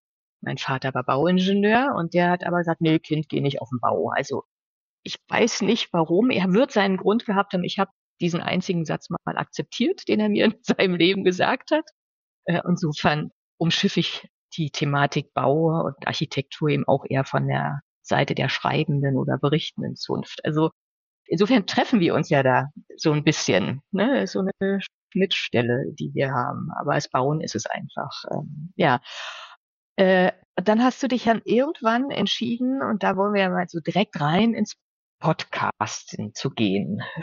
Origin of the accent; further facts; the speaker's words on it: Brandenburg, Germany; ich habe mich sehr viel mit meiner Heimat und meiner Region, also Brandenburg, auseinandergesetzt.